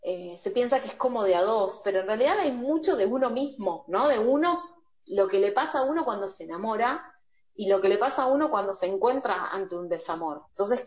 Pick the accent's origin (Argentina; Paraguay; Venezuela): Argentina; Ramos Mejía, Buenos Aires Province; yo soy de Ramos, que es de donde yo nací y donde viví y me crié, pero vivo en tal lugar, que es donde vivo, que ahora hace 10 años que vivo en el mismo lugar